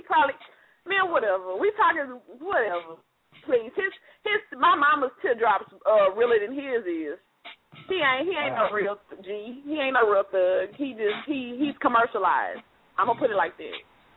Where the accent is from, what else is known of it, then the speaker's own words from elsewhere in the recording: the South, United States; I'm from the South. Trust me, I know.